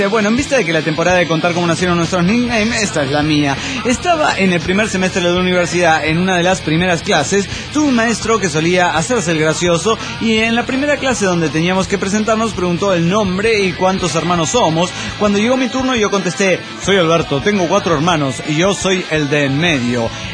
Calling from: Quito, Pichincha, Ecuador; de Quito, Ecuador.

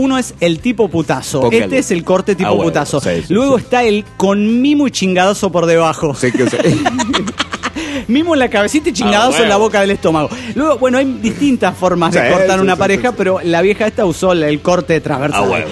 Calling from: Panama; Hola niños … de Panamá.

